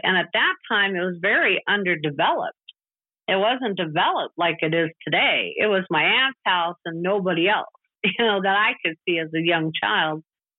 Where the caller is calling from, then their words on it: Colorado, United States; Yes, I am. I'm calling from the San Luis Valley.